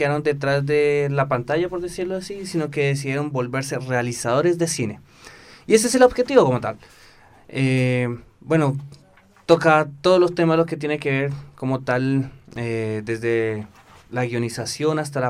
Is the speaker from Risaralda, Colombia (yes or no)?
no; Bogotá, Colombia; born there; moved away as an adult; also born or lived in Buenos Aires, Argentina; nací en Bogotá, estuve estudiando, en realidad estuve estudiando un semestre de periodismo en Colombia.